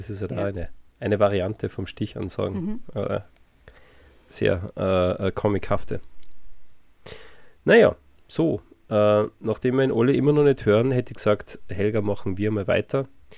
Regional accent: Salzburg, Austria; weil wir sind Salzburger

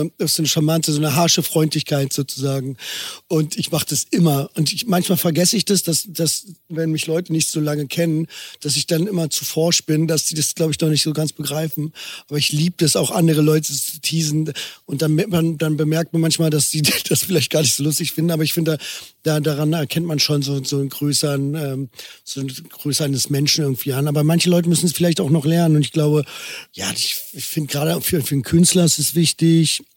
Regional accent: Berlin, Germany; bin Berliner, bin 36 Jahre alt, bin Schauspieler, bin hier aufgewachsen, wohne immer noch hier.

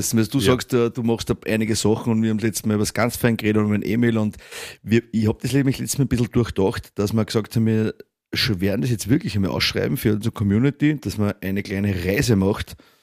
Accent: Austria

